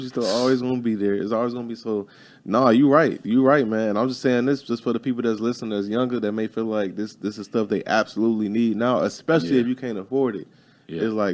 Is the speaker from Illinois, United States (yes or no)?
yes; Chicago, Illinois, United States; I understand completely, because I said it was the exact same thing for me growing up in Chicago.